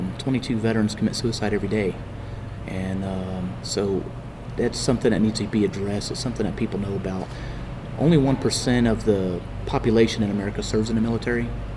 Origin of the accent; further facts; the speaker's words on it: Tennessee, United States; I'm from Tennessee originally, just south of Nashville.